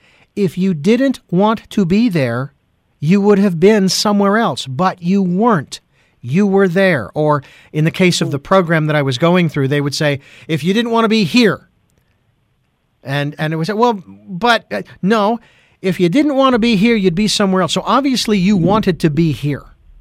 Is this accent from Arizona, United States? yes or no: yes; Phoenix, Arizona, United States; I have had the privilege of going from Phoenix, my hometown, to Ireland twice and loved it.